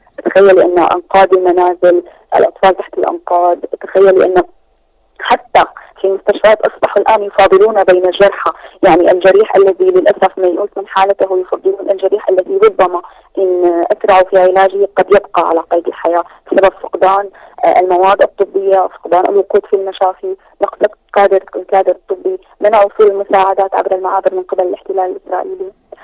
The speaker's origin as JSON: {"language": "Arabic", "country": "Syria", "said": "أنا كامرأة سورية أشعر كما تشعر السيدة الفلسطينية الآن"}